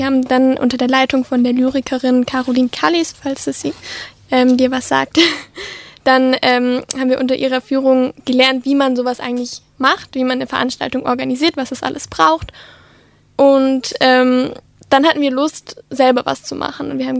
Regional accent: Nufringen, Baden-Württemberg, Germany; Tatsächlich komme ich gar nicht hier aus Tübingen, sondern aus Nuffringen. Das heißt, ich bin eigentlich in die eher Richtung Stuttgart gewandt

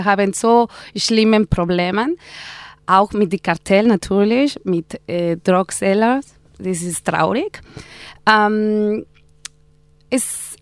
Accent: Oaxaca, Mexico; German is a second language; ich komme aus Mexiko, ich komme aus Süden, ich komme aus Oaxaca.

